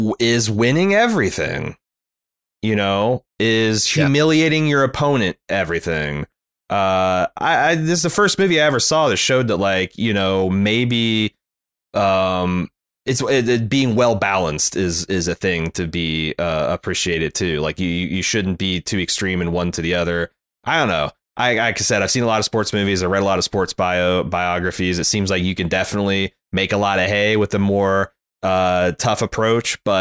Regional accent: Indiana, United States; I grew up in Indiana during the heyday of Bobby Knight, and everybody worshiped him

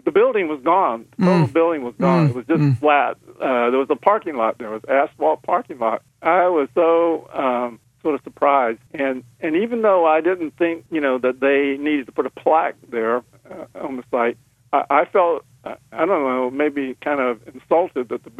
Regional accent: Macon, Georgia, United States; when people would say, well, where are you from? And I'd say something like Macon, Georgia, and especially like in California or in Illinois, people would look at me and they'd say, well, how'd you get there?

